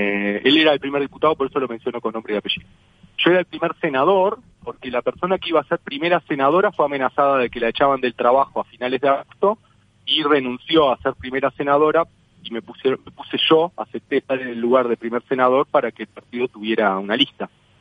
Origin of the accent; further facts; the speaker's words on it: Uruguay; el 2019 estaba remontándolo como muchos uruguayos a fuerza de voluntad.